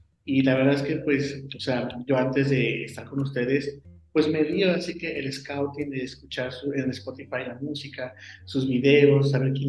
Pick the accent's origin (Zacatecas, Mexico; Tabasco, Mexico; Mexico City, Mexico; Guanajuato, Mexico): Guanajuato, Mexico; León; Somos acá de León, Guanajuato. Es un estado del país México muy bonito, muy icónico.